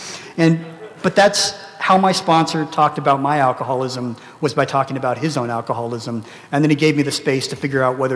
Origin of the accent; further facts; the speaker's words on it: Philippines; born there; I was born in the Philippines, like so many Filipinos are.